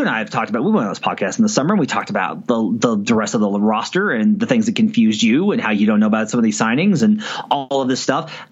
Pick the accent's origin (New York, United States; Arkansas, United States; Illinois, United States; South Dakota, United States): Arkansas, United States; I didn't have a team to watch because I grew up in Northwest Arkansas.